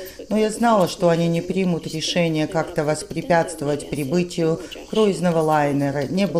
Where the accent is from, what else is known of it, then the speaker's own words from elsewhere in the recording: Abkhazia, Georgia; moved away; Я вынуждена переселенка из Абхазии. Мы покинули наш дом в 1992 году